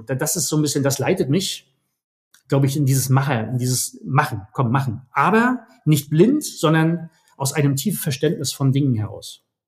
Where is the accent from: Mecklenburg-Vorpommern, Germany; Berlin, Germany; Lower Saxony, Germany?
Mecklenburg-Vorpommern, Germany; Waren; meine Kindheit in Wahren-Müritz hat mich extrem, extrem geprägt. Ein wunderschöner Ort.